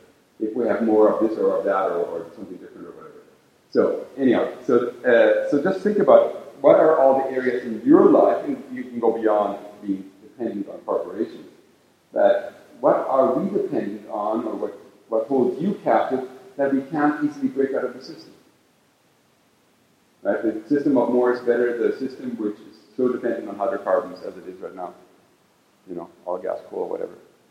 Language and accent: English; Germany; English is a second language; now in United States; I grew up in Nazi Germany.